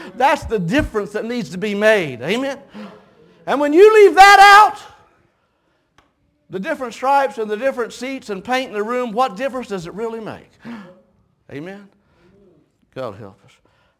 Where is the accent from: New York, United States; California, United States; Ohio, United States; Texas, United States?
Ohio, United States; Dayton; born there; I was born in Dayton, but my people are from southeastern Kentucky.